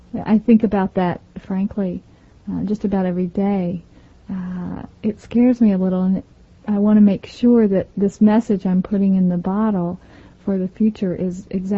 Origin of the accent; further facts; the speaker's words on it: Carlisle, Kentucky, United States; The eastern part of Kentucky, sort of wedged in between the bluegrass and the mountains. It was tobacco farming.